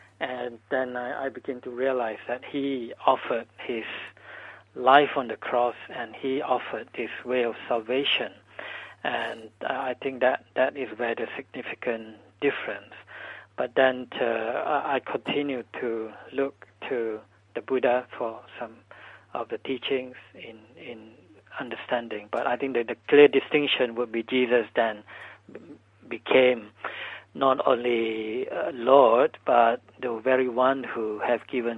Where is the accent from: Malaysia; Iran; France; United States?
Malaysia; growing up in Malaysia, I think the other influence, maybe not discussed in this program, is that we have a strong Muslim influence as well.